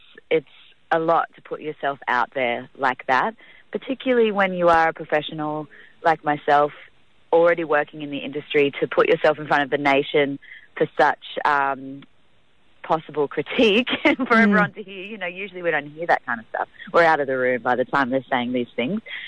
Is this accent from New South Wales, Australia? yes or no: yes; Sydney, New South Wales, Australia; born there; I was born in Sydney